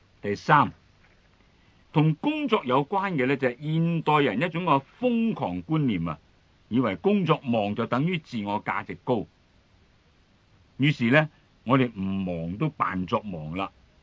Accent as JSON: {"language": "Chinese", "country": "Hong Kong", "said": "因为呢可能我们香港人啊真是呢觉得除了赚钱之外、工作之外呢，一切皆下品的。"}